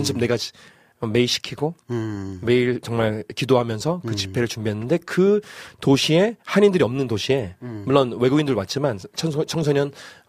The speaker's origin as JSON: {"language": "Korean", "country": "Brazil", "second_language": "Korean", "said": "전 세계에 우리 브라질 사람들이 한국에 대한 열정이 있고 복음에 대한 열정이 있어요."}